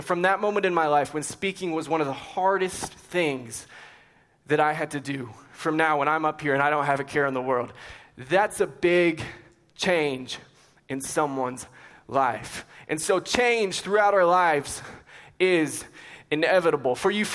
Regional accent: Lubbock, Texas, United States; also born or lived in Albuquerque, New Mexico; I was born in Albuquerque, New Mexico. I lived there for about 4 to 5 years, and then my family and I moved to Lubbock, Texas. And so I love West Texas.

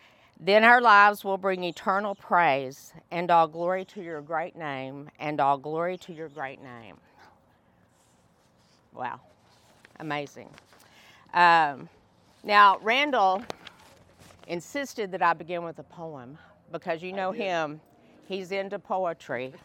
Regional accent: England, United Kingdom; Now, I'm an English person.

